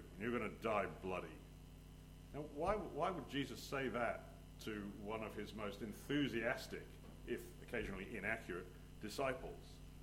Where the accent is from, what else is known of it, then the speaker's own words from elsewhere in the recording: England, United Kingdom; moved away as an adult; now in California, United States; I am an Englishman, but I am an expat who has willingly exiled himself from the soggy motherland and relocated to sunny California, and I've been there for the last 20-something years. So if there's somewhat confusion in my accent, that's what you're hearing.